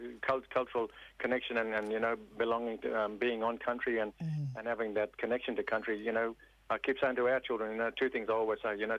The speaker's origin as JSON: {"language": "English", "country": "Australia", "said": "but as an Australian, whether you're black, white, brindle, purple or corrugated, we have an expectation that we'll get world-class education"}